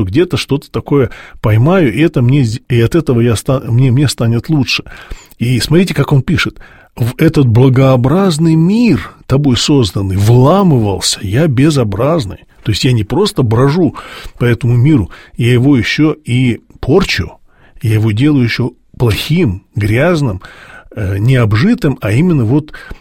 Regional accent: Kislovodsk, Stavropol Krai, Russia; also born or lived in Almaty, Kazakhstan; я родился в Алма-Ате, большую часть жизни прожил в Кисловодске, но мы постоянно ездили туда-обратно, а в Алма-Ате у нас была квартира, обычная хрущевка на первом этаже.

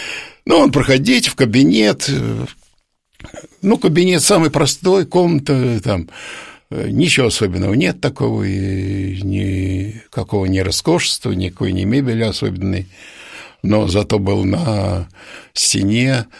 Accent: Penza, Penza Oblast, Russia; Я приехал из Пензы и вообще ничего не знаю, я даже телефона никогда не видал

